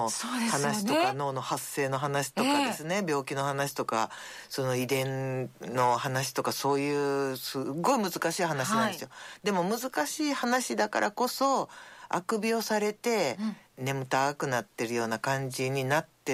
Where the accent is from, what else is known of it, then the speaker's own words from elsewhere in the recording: Kansai, Japan; でもやっぱ関西人なので最初につかみに行くんですけど